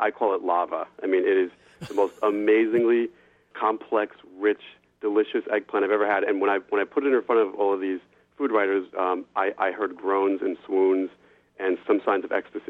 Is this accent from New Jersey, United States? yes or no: yes; New Jersey, United States; and I'm the kid from Jersey.